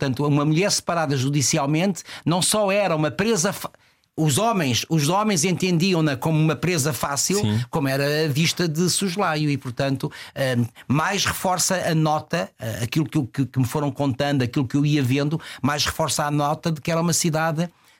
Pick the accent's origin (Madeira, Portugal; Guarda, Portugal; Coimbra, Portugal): Coimbra, Portugal; also born or lived in Lisbon; Eu sou lisboeta e a minha infância é passada em Coimbra, dos 3 anos, 4, digamos assim, até aos 17.